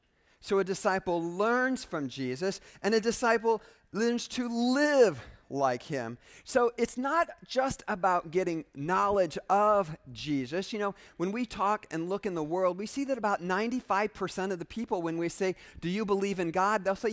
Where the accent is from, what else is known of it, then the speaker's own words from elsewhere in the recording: Fort Wayne, Indiana, United States; the church that I went to growing up in Fort Wayne, Indiana called Crescent Avenue United Methodist Church